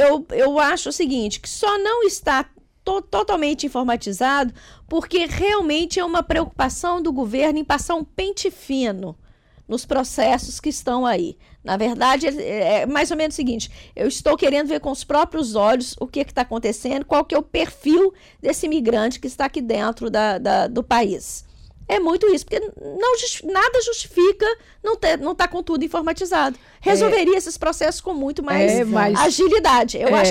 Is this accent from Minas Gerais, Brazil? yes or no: yes; Belo Horizonte, Minas Gerais, Brazil; now in Braga, Portugal; Eu saí do Brasil, saí da minha cidade lá no Brasil e vi, saí de Belo Horizonte e vi morar em Braga, porque eu queria exatamente aquela vida de Braga.